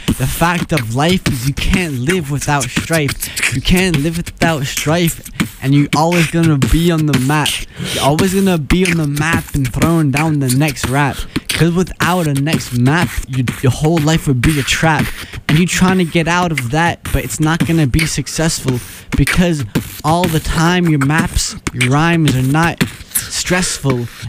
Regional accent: United Kingdom; I know it's legit, cause I'm British and I know for a fact that I always rap on time.

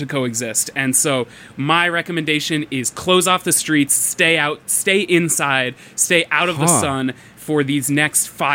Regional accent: New York, United States; Yeah, I grew up in New York, but...

